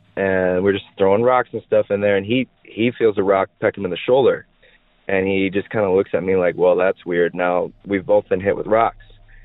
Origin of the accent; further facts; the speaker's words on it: Maiden Rock, Wisconsin, United States; So I grew up in Wisconsin, and more specifically, I lived in a town at the time called Maiden Rock, Wisconsin.